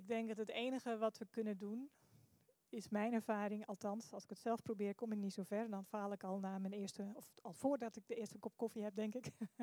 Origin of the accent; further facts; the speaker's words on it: Netherlands; waar we ook zeggen, zeker als Nederlanders, iedereen is gelijk en polderen en dat soort dingen